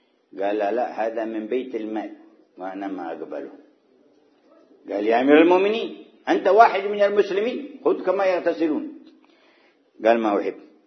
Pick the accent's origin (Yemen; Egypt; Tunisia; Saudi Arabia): Yemen; Hadramaut; وكانوا يضربون المثل عندنا في حضرموت